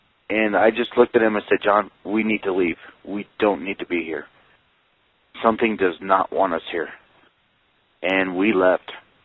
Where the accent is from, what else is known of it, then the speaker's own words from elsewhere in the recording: Northwest Territories, Canada; I'm not Dene, but I grew up in the area. I grew up in Crown Point, just about an hour south of here.